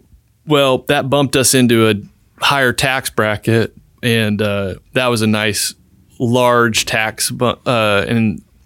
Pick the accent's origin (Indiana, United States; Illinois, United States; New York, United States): Indiana, United States; there was an opportunity at corporate at the company that I was at back in my hometown in Indiana.